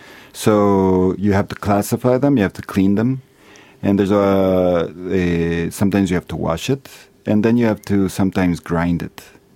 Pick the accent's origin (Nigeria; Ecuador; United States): Ecuador; I was recycling plastic in my home country in Ecuador.